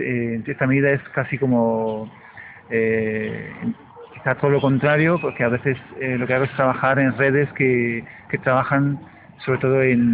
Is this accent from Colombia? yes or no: no; Italy; now in Madrid, Spain; de origen soy italiano, llevo ya 10 años aquí en Madrid.